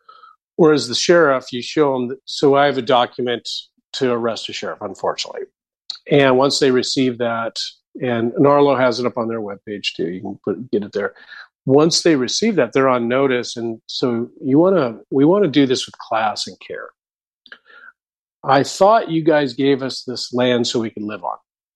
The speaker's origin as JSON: {"language": "English", "region": "Hawaii", "country": "United States", "said": "We're Hawaiians. But it does not negate the fact that why am I paying taxes? Why am I paying rent if I'm Hawaiian?"}